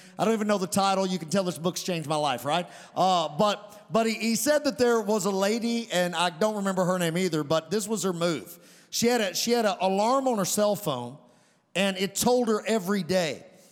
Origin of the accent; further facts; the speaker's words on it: Webster County, United States; I'm from Webster County. Pray for me, all right? My English teachers cringe, you know, but that's all right. I think it's part of small town charm